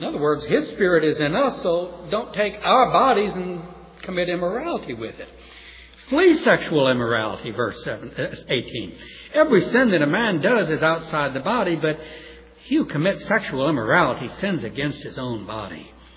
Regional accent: New Orleans, Louisiana, United States; Someone else says like the New Orleans of the Roman Empire, but I'm from New Orleans.

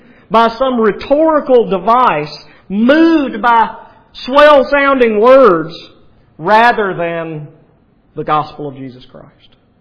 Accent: Alabama, United States; I'm assuming nobody from Alabama was on the translation committee of the ESV, because we don't talk about plausible words of wisdom.

